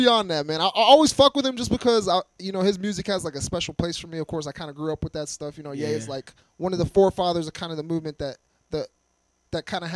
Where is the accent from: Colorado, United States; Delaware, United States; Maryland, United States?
Maryland, United States; Gaithersburg; I show respect to … just because I'm from Gaithersburg too, man.